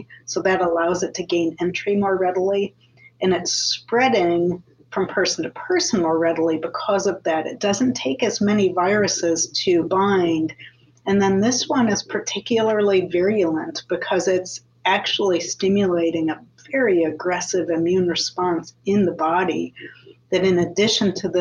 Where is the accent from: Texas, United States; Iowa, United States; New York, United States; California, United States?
Iowa, United States; Iowa City; I grew up in Iowa City, where I was surrounded by all of these really bright faculty members and scientists that are in this town.